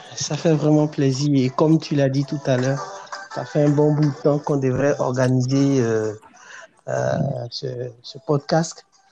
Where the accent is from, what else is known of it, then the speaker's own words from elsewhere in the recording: Côte d’Ivoire; Je suis ivoirien de père et de mère.